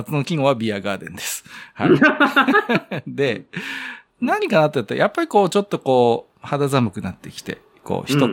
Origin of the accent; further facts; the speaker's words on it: Tohoku, Japan; now in Tokyo, Japan; 合ってるなと思ってるわけ、こう、東北人としてね。